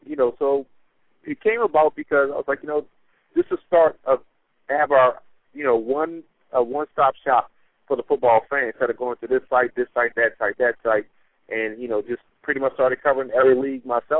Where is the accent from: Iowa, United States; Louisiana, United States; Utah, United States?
Louisiana, United States; New Orleans; Oh, nah, I'm born and raised in New Orleans. I wouldn't be able to go back home if I was something else other than the Saints fan.